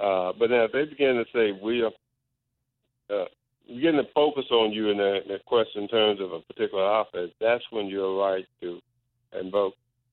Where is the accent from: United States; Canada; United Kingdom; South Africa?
United States; Texas; It's still utilized in a number of states, including my home state of Texas.